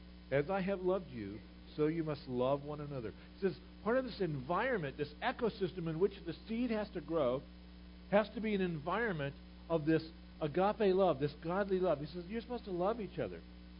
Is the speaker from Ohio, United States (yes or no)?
yes; Ohio, United States; I'm from Ohio. Just try to grow a buckeye tree so you can have actual buckeyes.